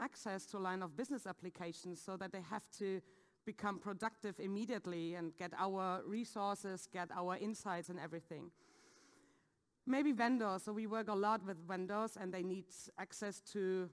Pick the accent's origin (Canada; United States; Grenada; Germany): Germany; I'm from Germany.